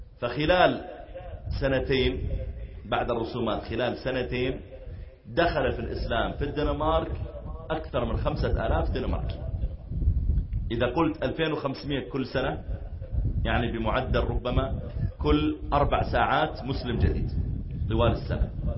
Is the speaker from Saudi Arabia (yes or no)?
yes; Saudi Arabia